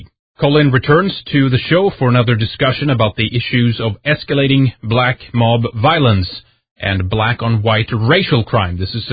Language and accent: English; Sweden; English is a second language; from Sweden.